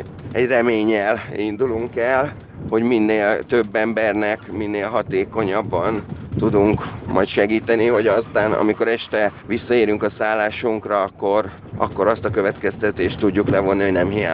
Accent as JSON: {"language": "Hungarian", "country": "Hungary", "said": "tudjuk megmutatni azt, hogy magyarok vagyunk"}